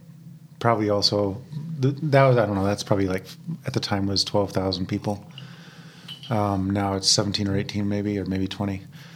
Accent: Vernon, British Columbia, Canada; I was born in Vernon, British Columbia, Canada, in 1973. That's in the Okanagan Valley. Beautiful area of land.

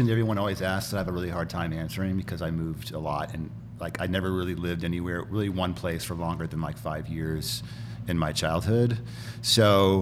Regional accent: Minnesota, United States; now in Portland, United States; And I'm like, oh yeah, I'm from Minnesota, which is not really, I'm not really from anywhere.

